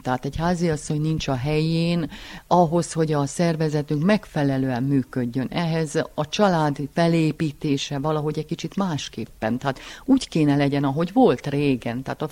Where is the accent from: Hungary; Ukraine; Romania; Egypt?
Romania; Cluj-Napoca, Cluj County; Gyerekkoromat Kolozsváron töltöttem, és ott én nagyon-nagyon szerettem ösztönszerűen a mustáros kenyeret.